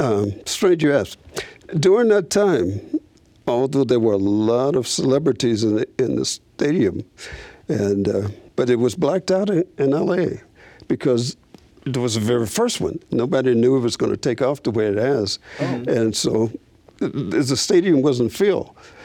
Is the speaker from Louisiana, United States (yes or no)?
yes; Monroe, Louisiana, United States; also born or lived in Arkansas / Chicago; Well, I'm from Monroe, Louisiana, and I've lived there, Arkansas, and Chicago.